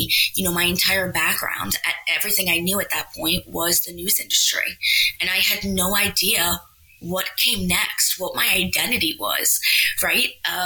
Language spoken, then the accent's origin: English; New Jersey, United States; about 2.5 hours from where my family was from and where I grew up in New Jersey.